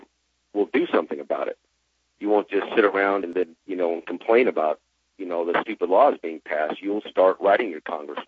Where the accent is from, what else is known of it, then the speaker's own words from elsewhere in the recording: Ridgecrest, California, United States; There's been shoots here in my hometown of Ridgecrest.